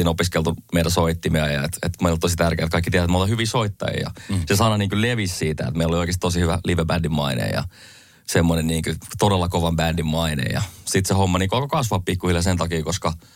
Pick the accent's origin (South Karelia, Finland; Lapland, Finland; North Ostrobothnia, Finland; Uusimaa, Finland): Uusimaa, Finland; Sipoo; also born or lived in Savonlinna; mä synnyin Savonlinnassa 92 ja siellä asuin 7-vuotiaaksi asti ja muutettiin stadia sitten vajan duunien perässä. Mm. Mä olin 7 ja menin kouluun. Mä asuttiin tuossa Sipoossa, mikä on nykyään Helsinkiä, mutta silloin oli Sipoota ja kävin ala-asteen siellä ja sitten yläasteen Vartiokylässä